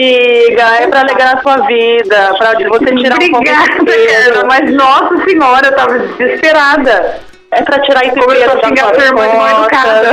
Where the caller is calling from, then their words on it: Fortaleza, Ceará, Brazil; Fortaleza.